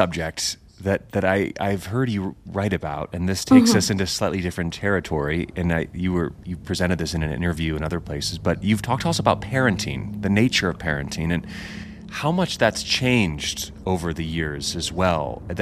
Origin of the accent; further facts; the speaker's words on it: United States; I'm American, so I just would read, you know, early American history